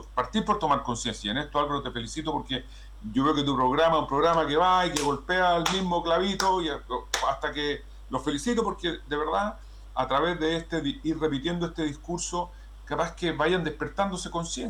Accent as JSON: {"language": "Spanish", "country": "Chile", "said": "lo digo como chileno."}